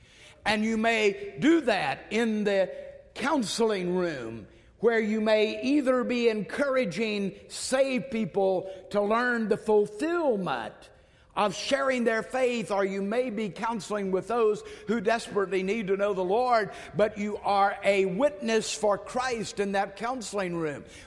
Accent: Texas, United States; I'm a patriot. I'm even more than that. I'm a Texan.

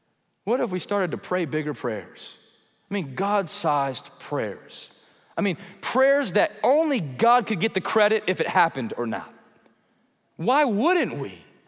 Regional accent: United States; well, I'm from America. I'm a teacher of the Bible in the States

